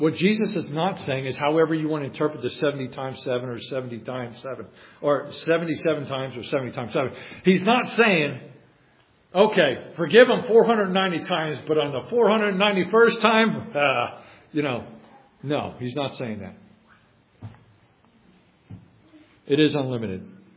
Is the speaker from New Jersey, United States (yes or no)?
yes; New Jersey, United States; Again, y'all are experienced. I'm from New Jersey. I'm saying y'all.